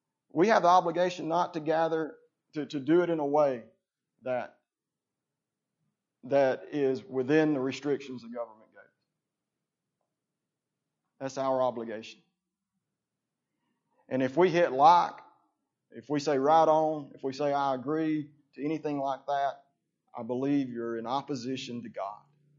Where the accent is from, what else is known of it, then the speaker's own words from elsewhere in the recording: United States; Now, as an American, could I get behind this?